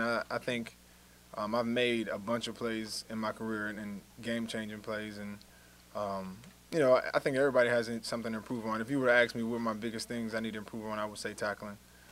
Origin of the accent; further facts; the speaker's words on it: New Jersey, United States; And like I said, I'm from New Jersey, so I'm familiar with the area.